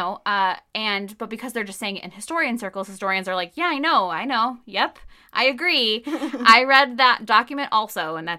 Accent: United States; nobody would argue that just because I'm an American in the 2000s that I know exactly what life is like in 13th century France.

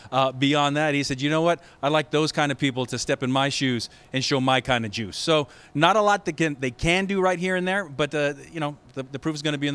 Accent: Barstow, California, United States; the nearest defenders are off in Barstow somewhere, my hometown.

